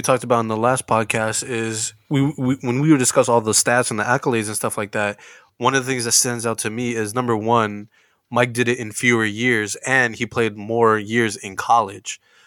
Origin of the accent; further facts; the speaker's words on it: Philippines; All of us being Filipino, we all love Manny Pacquiao